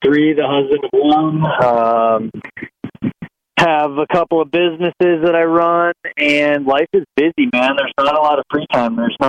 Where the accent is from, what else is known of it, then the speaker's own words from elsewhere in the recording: Amherst, Ohio, United States; moved away as an adult; also born or lived in Breckenridge, Colorado; So I moved from Cleveland, Ohio, Amherst, Ohio, 30 minutes west of Cleveland when I was 18. I moved to Breckenridge, Colorado and bought a place and spent about 15 years there.